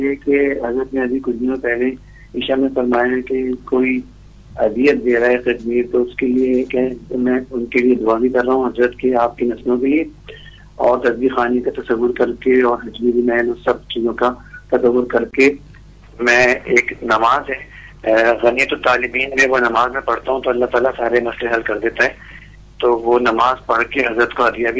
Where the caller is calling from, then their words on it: Oman; میں عمان سے بات کر رہا ہوں.